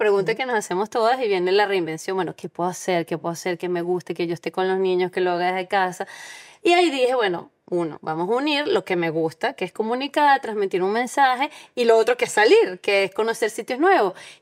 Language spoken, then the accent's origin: Spanish; Venezuela; moved away; sobre todo porque vengo de Venezuela y cuando nosotros nos vinimos no salíamos mucho con los niños